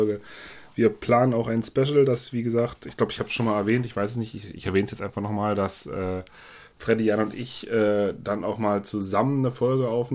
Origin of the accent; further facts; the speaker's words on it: Berlin, Germany; Wir kommen alle aus Berlin